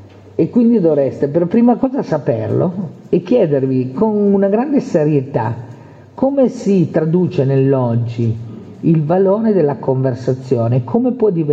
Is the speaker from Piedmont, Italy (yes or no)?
yes; Piedmont, Italy; Sarà che io sono piemontese